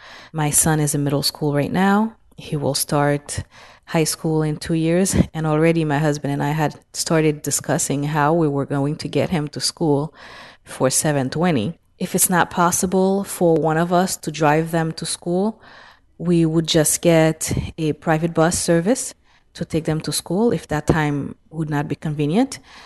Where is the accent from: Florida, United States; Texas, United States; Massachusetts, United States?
Florida, United States; West Kendall; I'm from West Kendall.